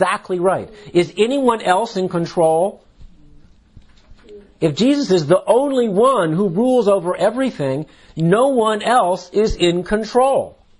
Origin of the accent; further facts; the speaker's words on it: United States; born there; most of what we have is the result of being born American.